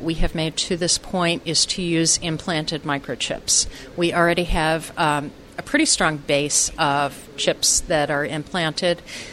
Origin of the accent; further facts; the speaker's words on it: Elizabeth, Colorado, United States; I'm a member of the Camelid Alliance, and I'm from Elizabeth, Colorado.